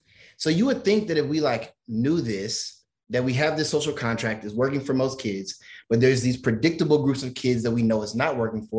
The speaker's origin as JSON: {"language": "English", "town": "St. Louis", "region": "Missouri", "country": "United States", "tie": "born or raised there", "said": "I grew up in St. Louis, Missouri. Anyone who's familiar with St. Louis is a very hyper-segregated city. I lived in an almost exclusively Black neighborhood for pretty much all of my childhood, but I went to majority white schools."}